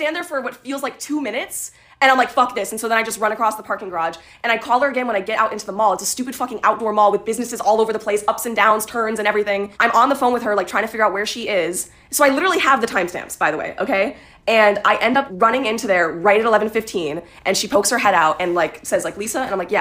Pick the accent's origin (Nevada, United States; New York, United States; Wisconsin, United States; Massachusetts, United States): Wisconsin, United States; now in Los Angeles, United States; Like, I come from Wisconsin. Maybe things are just different here in California